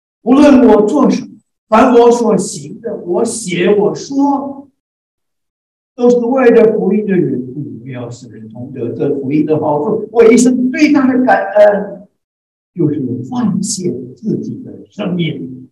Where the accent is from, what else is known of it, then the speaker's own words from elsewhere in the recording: Taiwan; first language Taiwanese Hokkien; Chinese is a second language; 我的母语是台语，所以普通话不太流利。